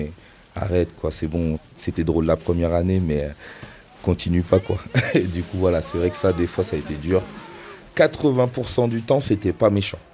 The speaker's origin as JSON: {"language": "French", "region": "Centre-Val de Loire", "country": "France", "tie": "born or raised there", "also_born_or_lived": "Côte d'Ivoire", "said": "Je suis originaire de Côte d'Ivoire, plus précisément à Bobo, Abidjan. J'ai grandi du coup dans la région centre, dans l'Eure-et-Loir."}